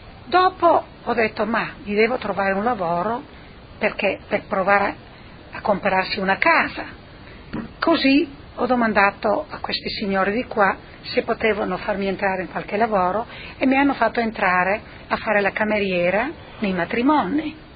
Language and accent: Italian; Praturlone, Friuli-Venezia Giulia, Italy; born there; Sono nata a Praturlone di Fiume Veneto, provincia di Pordenone.